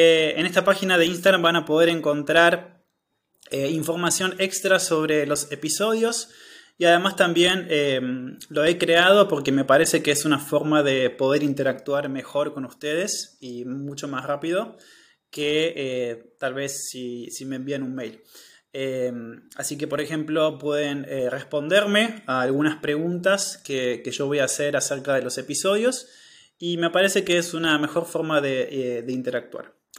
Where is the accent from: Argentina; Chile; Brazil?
Argentina; soy de Argentina, soy tutor de español